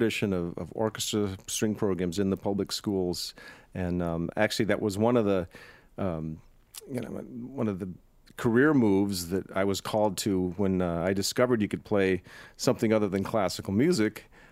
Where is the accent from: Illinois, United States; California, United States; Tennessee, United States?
Illinois, United States; Rockford; I was a third grader in Rockford, Illinois, my hometown